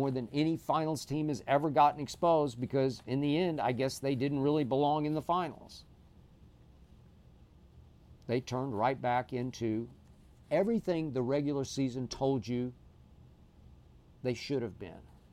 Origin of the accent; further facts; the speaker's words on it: Oklahoma City, Oklahoma, United States; Game 5 should have been played back in my hometown in Oklahoma City, in one of my favorite neighborhoods downtown.